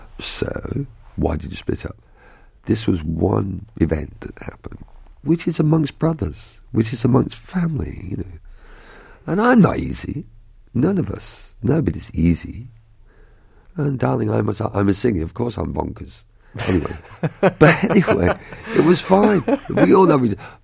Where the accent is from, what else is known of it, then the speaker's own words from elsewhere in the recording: England, United Kingdom; We're very English. We're kind of repressed, and then it all comes out.